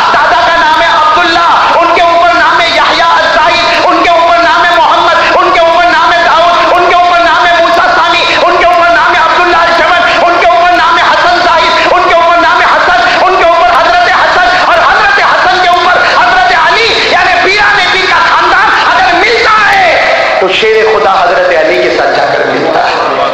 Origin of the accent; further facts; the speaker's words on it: Gujarat, India; हमारे गुजरात में भी ऐसा होता है, मैं तो चूंकि गुजरात से आया इसलिए बात कर रहा हूँ